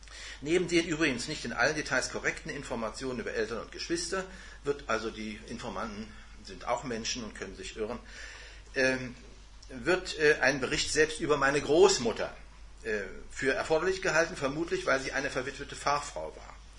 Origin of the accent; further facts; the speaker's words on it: Magdeburg, Saxony-Anhalt, Germany; born there; Wurde also meine Geburtsstadt Magdeburg angeschrieben.